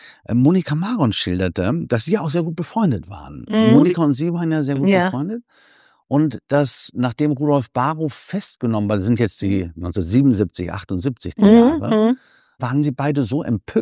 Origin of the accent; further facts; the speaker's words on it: West Germany, Germany; vielleicht wir Westdeutschen, ich bin ja Westdeutscher